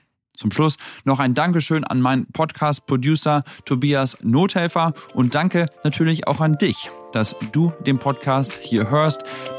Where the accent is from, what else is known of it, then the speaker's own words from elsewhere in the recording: Hamburg, Germany; now in San Francisco, United States; Und alles Gute für dich in meiner Heimatstadt Hamburg.